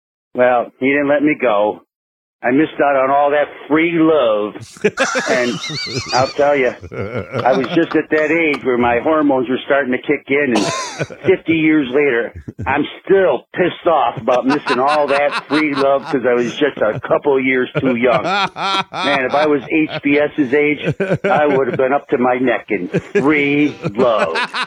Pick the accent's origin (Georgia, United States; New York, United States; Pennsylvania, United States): New York, United States; Rochester; I grew up outside Rochester, New York, about a 4.5-5 hour drive.